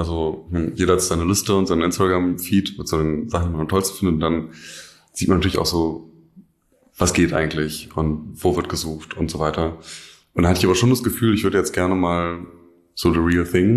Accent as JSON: {"language": "German", "region": "Berlin", "country": "Germany", "said": "Ich komme ursprünglich aus Berlin."}